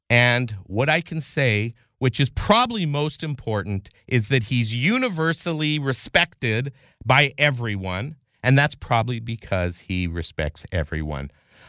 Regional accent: Winnipeg, Manitoba, Canada; now in Los Angeles, United States; Yes, I am originally from Winnipeg. I grew up there, and I've been in LA far too many years. I'm a LA-based guy. So I have firsthand knowledge growing up in Winnipeg

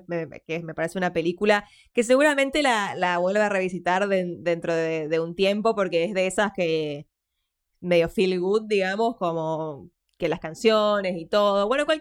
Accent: Argentina; acá somos de Argentina, que no sé, vinimos en barco

